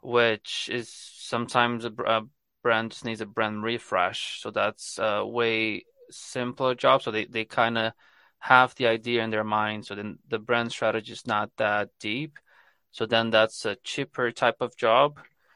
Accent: Brazil; moved away as an adult; now in Ireland; So I'm originally from Brazil, so I moved to Ireland around 4 years ago.

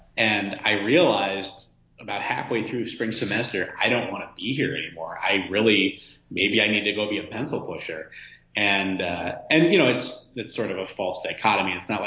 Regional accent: California, United States; And I'm from the Bay Area originally, so I kind of knew where to go and where not to go

